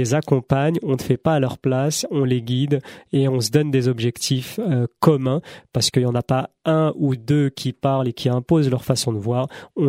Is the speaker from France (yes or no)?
yes; France; On insiste parce qu'on est des Français et on partage de bon cœur avec tous les citoyens et citoyennes